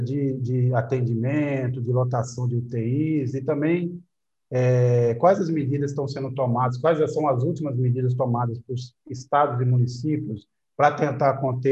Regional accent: Brazil; O inferno somos nós, brasileiros.

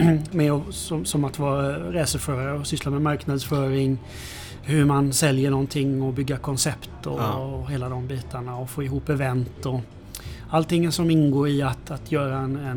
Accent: Kalmar, Kalmar County, Sweden; Jag är från Kalmar från början.

